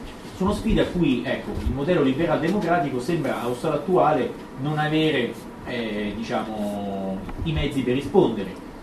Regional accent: Rome, Lazio, Italy; Vengo da Roma, lì è una situazione da questo punto di vista piuttosto ricca, ma non solo.

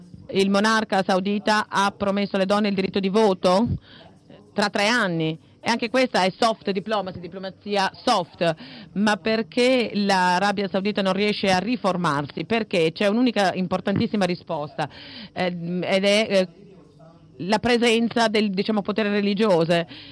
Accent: Denmark; Italian is a second language; Io sono cresciuta in Danimarca

